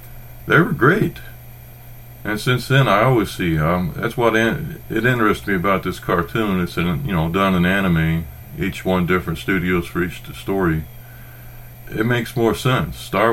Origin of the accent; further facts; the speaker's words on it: Oklahoma City, Oklahoma, United States; I grew up in Oklahoma City, and I was driving my car